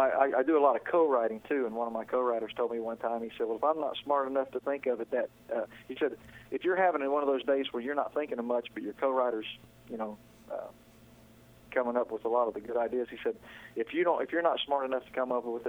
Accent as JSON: {"language": "English", "region": "Ohio", "country": "United States", "tie": "born or raised there", "said": "But I remember reading when I was growing up in Ohio about … his songwriting"}